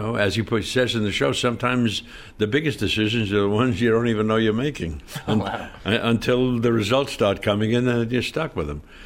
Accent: New York, United States; I came from New York. I never went to the theater.

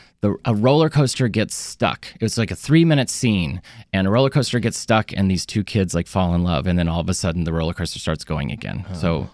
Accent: Lexington, Kentucky, United States; also born or lived in Atlanta, United States / Charlotte, United States; Well, actually, I'm from all over the Southeast, Atlanta, Charlotte, and then Lexington, Kentucky, where I graduated high school.

